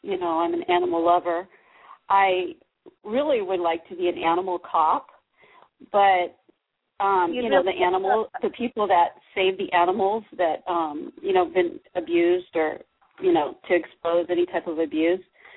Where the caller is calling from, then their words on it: California, United States; I'm calling from California.